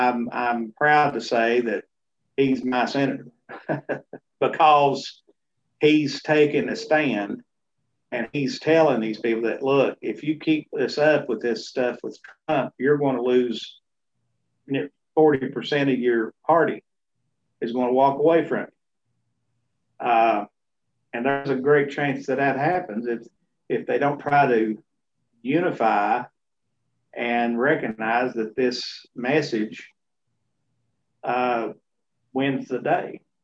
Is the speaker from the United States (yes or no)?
yes; United States; I just know that I'm an American and that's what I am first and foremost.